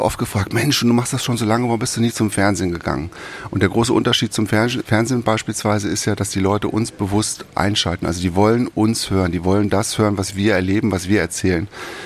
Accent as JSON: {"language": "German", "region": "Lower Saxony", "country": "Germany", "said": "ich stamme aus Niedersachsen"}